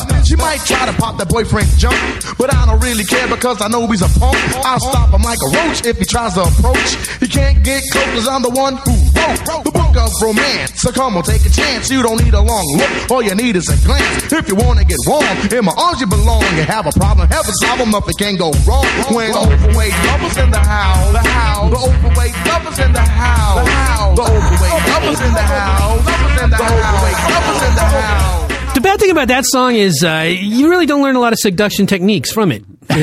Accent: Oakland, California, United States; born there; also born or lived in San Jose / Portland; now in Los Angeles, United States; I was born in Oakland. I like to get hyphy, you know that.

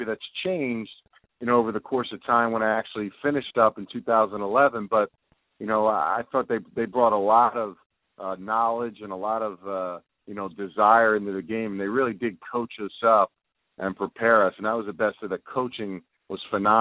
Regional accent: Philadelphia, Pennsylvania, United States; now in Tampa, United States; obviously my hometown in Philadelphia and here in Tampa where I make my home now.

